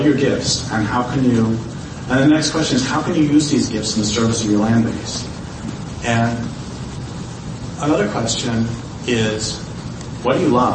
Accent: Colorado, United States; well, I did actually grow up in Colorado

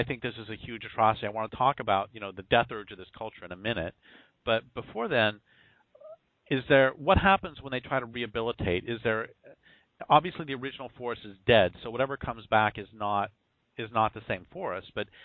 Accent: Colorado, United States; And then I grew up in Colorado, and I remember going up in the mountains all the time

